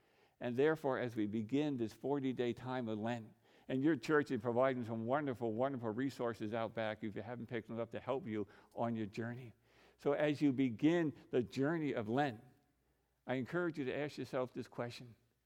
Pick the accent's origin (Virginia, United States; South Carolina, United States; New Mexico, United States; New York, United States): New York, United States; Long Island; Now, I grew up in Long Island, New York. I grew up on the water, many trips to the ocean.